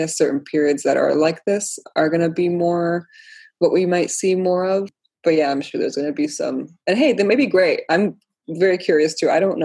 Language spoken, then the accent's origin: English; Poland; born there; first language Polish; English is a second language; moved away; I mean, I was born in Poland. So I spoke Polish as my first language.